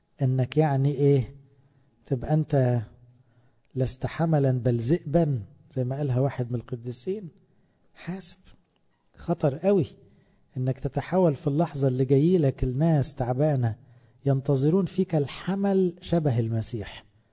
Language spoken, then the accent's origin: Arabic; Cairo, Cairo Governorate, Egypt; وطبعا احنا عندنا في القاهرة ما بقولكوش بقى على طرة الصيام وعلى الغلاوة